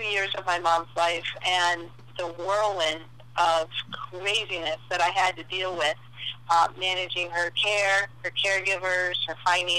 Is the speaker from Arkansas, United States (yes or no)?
no; Massachusetts, United States; born there; now in Fort Lauderdale, United States; I was born in Massachusetts. I now live in Fort Lauderdale, Florida.